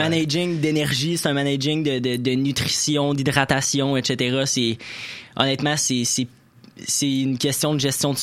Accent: Saint-Raymond-de-Portneuf, Quebec, Canada; Je viens de Saint-Raymond-de-Portneuf, là. Fait qu'il y a la Vallée-Bras-du-Nord là-bas.

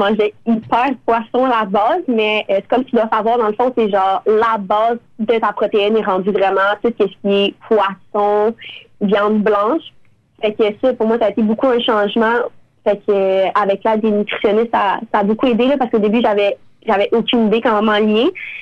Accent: Quebec City, Quebec, Canada; now in Montreal, Canada; moi je suis originaire de Québec, j'ai tout le temps passé à Québec

